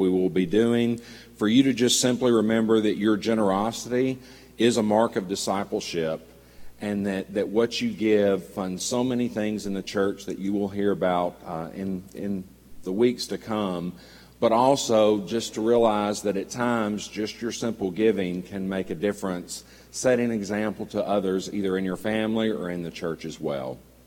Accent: Nashville, Tennessee, United States; I grew up here in Nashville, but went to a church about 20 miles north in Madison, Tennessee.

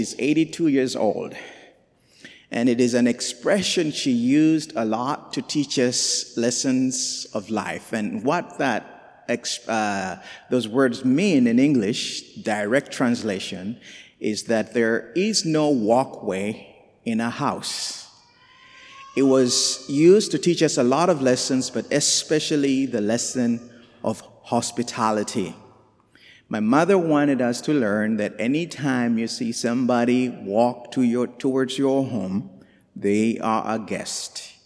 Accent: Uganda; born there; I was born in Uganda

